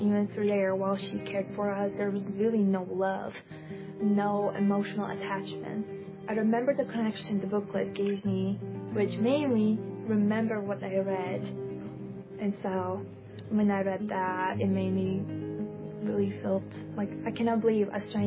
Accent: Latvia; and I'm from Latvia.

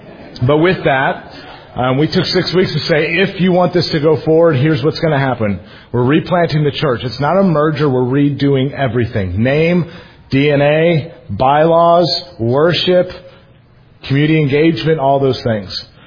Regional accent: Jennings, Missouri, United States; also born or lived in Florissant; I grew up in Florissant, actually in Jennings, which is a little south of Ferguson.

